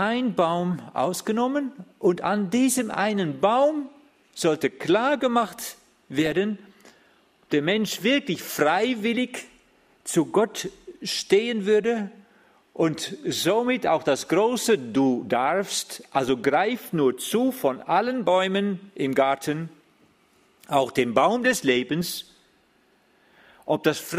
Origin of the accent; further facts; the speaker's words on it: Netherlands; German is a second language; also ich bin Holländer.